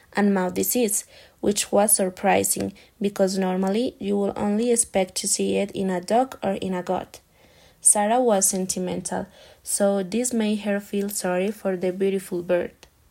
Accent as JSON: {"language": "English", "town": "Sogamoso", "region": "Boyacá", "country": "Colombia", "second_language": "English", "lives_now": "Tunja, Colombia", "said": "Well, I'm from Sogamoso, Boyacá, that is a municipality located in the department of Boyacá, but I currently reside in Tunja with two close friends, sharing a space that has become our home away from home."}